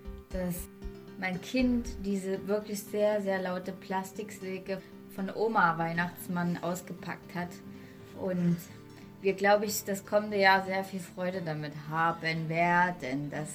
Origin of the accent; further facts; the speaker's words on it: Saxony, Germany; Ich komme aus Sachsen.